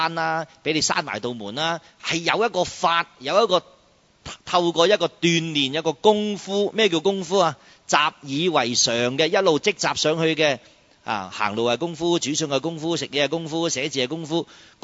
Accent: China; 相反咧，我哋中国人好多嗰啲谜语啊、禅机啊嗰啲

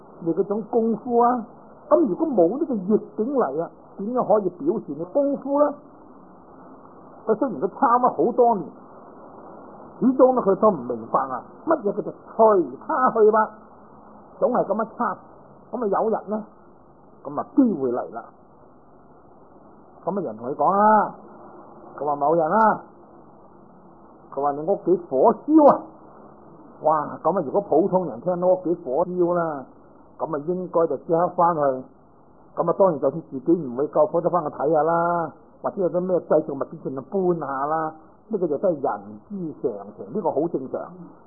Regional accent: Guangdong, China; 我哋广东人话咁咪由得佢啦

